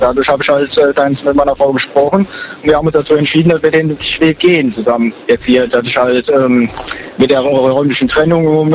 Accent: Lahnstein, Rhineland-Palatinate, Germany; born there; Ja, in der Nähe, Lahnstein.

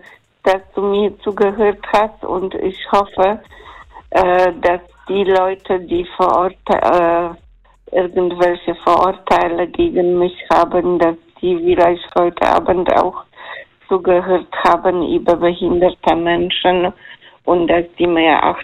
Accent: Poland; German is a second language; now in Germany; Und ich habe in Polen schon Deutsch gelernt, in der Schule. Ich habe auch ein Jahr Russisch studiert.

